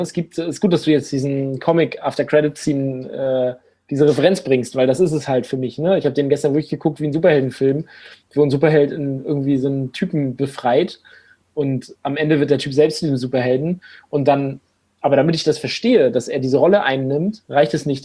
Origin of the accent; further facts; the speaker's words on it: Rostock, Mecklenburg-Vorpommern, Germany; ich bin zwar jetzt in Rostock aufgewachsen, was wohl ja 200.000 Leute wohnen, habe aber ein Stück außerhalb von Rostock gewohnt mit meiner Mutter und ihrem Mann